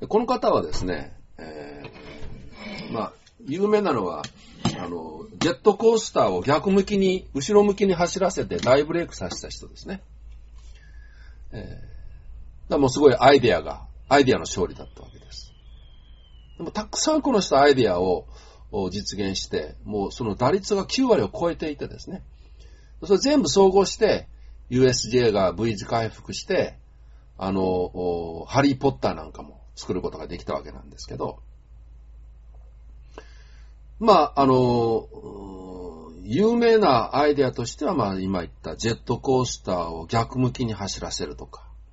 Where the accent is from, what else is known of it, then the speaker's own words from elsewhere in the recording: Toyonaka, Osaka, Japan; 大阪府、豊中市、まあね、曽根西町、まあ、これ私の実家の住所ですけど